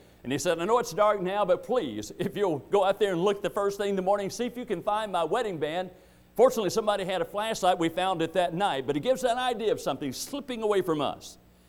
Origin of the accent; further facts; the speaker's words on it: United States; I grew up on the Tennessee River. I've been on that river. I love to be on that river.